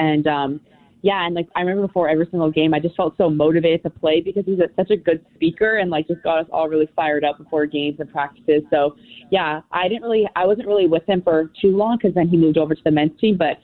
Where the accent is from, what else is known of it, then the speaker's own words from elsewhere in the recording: Vancouver, British Columbia, Canada; I'm from Vancouver